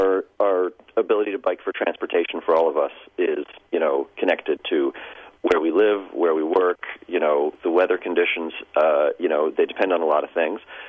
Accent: New York City, New York, United States; I grew up in New York City, I went to college in Boston, and after college I lived in New York City.

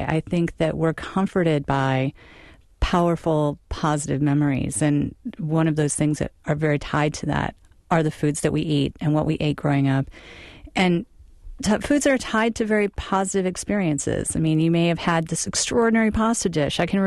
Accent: Michigan, United States; I'm from Michigan

